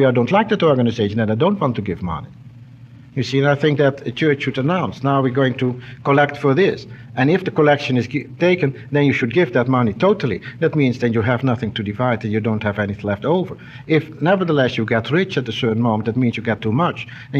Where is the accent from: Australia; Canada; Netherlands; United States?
Netherlands; English is a second language; Of course, I'm coming from Holland. Now, Holland is the 10th most wealthy country in the world.